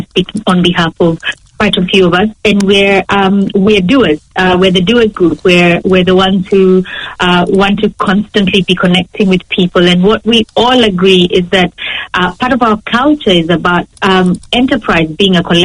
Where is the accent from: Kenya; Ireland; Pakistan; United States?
Kenya; now in New Zealand; I am a Kenyan who lives in New Zealand. I have Kenyan roots. I have Kenyan friends.